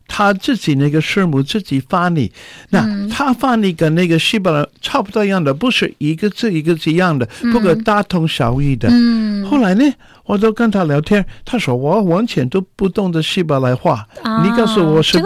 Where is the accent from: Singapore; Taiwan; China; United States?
United States; California; Chinese is a second language; 这个州南部，我是南部人、